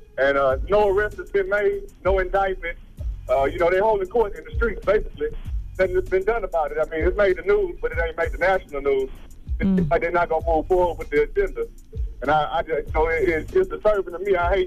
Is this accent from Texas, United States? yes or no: yes; Port Arthur, Texas, United States; There was a young woman that got shot killed in my hometown of Port Arthur, home of … home of Steven Jackson.